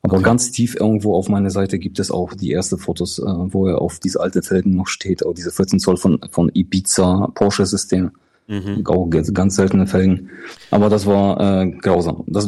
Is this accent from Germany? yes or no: no; Poland; German is a second language; moved away; ich komme aus Polen und 2002. In Deutsch habe ich von King of Queens gelernt.